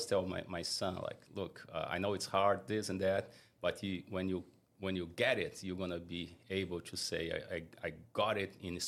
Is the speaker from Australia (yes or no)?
no; Brazil; now in United States; I'm from Brazil. So we got here, everything happened very differently than what we had planned.